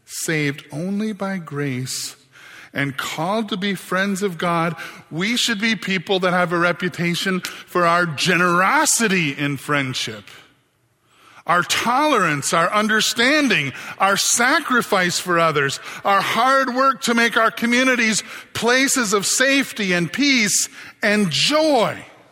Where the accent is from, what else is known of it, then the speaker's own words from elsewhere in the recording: Michigan, United States; And you'll go, "No, I'm from Michigan."